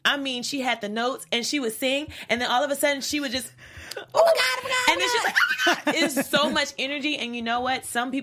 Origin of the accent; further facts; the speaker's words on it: Louisiana, United States; I'm from Louisiana.